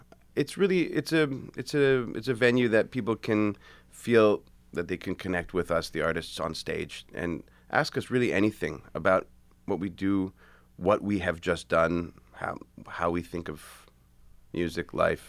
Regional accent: Canada; I'm Canadian.

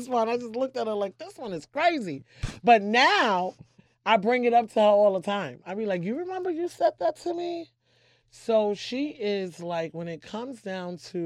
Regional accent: United States; I love bragging about how I am an American girl.

